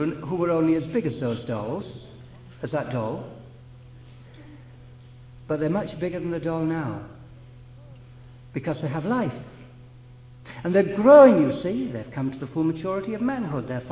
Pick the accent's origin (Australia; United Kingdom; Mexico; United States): United Kingdom; Yorkshire and the Humber; As the Yorkshireman I say, tut tut too.